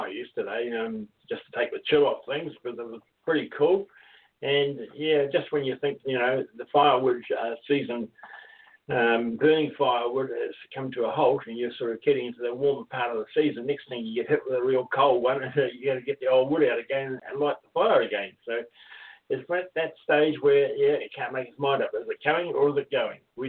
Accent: New Zealand; I'm a Kiwi

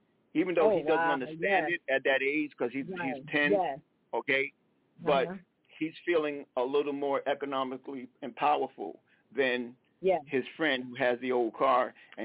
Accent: South Carolina, United States; I'm from South Carolina, and I don't know. I nearly can't speak English that good.

